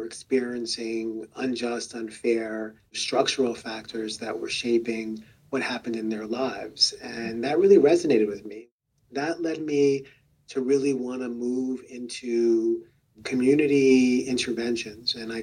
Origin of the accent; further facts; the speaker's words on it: New York City, New York, United States; I was born in the South Bronx in a community that is 75% Latino and 25% African American. And at the time when I was growing up